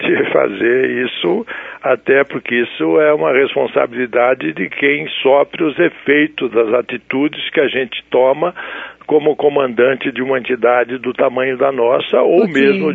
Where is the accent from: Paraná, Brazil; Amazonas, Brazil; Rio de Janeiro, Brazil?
Paraná, Brazil; also born or lived in Rio Grande do Sul; Vim para o Paraná ainda criança para fazer, na época, então, o ginásio científico e fiquei aqui no estado